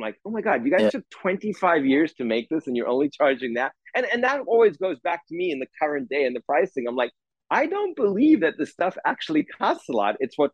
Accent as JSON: {"language": "English", "country": "South Africa", "tie": "born or raised there", "said": "I mean, I grew up in South Africa. You start drinking scotch way before you probably legally should."}